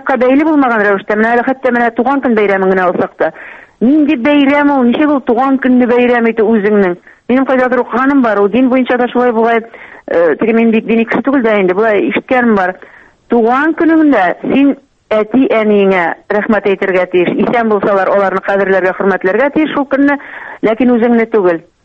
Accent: Bashkortostan, Russia; безнең менә минем туган авылым Башкортстанда бит инде.

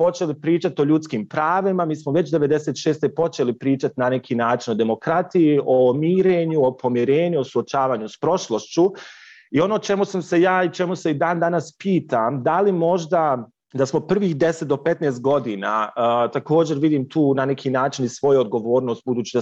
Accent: Bosnia & Herzegovina; dolazim iz Bosne i Hercegovine, radim

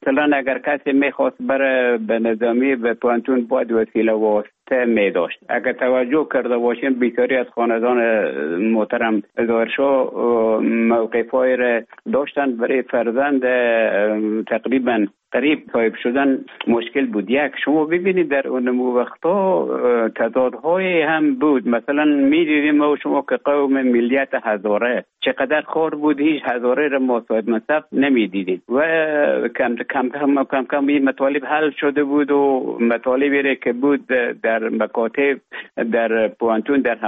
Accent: Afghanistan; moved away as an adult; also born or lived in Russia; now in Finland

